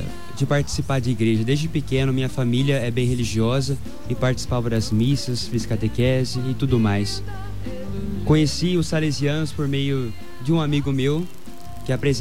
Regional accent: Araçatuba, São Paulo, Brazil; tenho 18 anos e sou da cidade de Araçatuba, interior do estado de São Paulo.

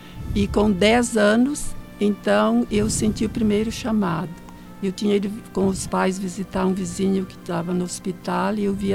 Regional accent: São Sebastião do Caí, Rio Grande do Sul, Brazil; born there; eu nasci no Rio Grande do Sul, na época era a cidade São Sebastião do Caí, hoje pertence a Carlos Barbosa.

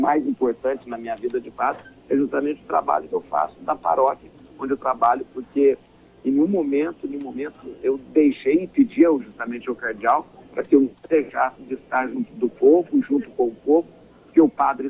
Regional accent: Lavras, Minas Gerais, Brazil; Então, eu sou mineiro, eu sou de uma cidade chamada Lavras, no sul de Minas Gerais.

